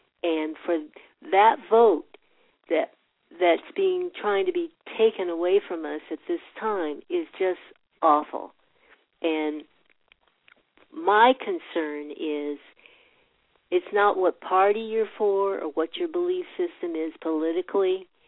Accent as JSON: {"language": "English", "town": "San Diego", "region": "California", "country": "United States", "tie": "born or raised there", "said": "growing up in San Diego, there were, at that time in the 50s, there were prejudices, but not blatant ones that I understood."}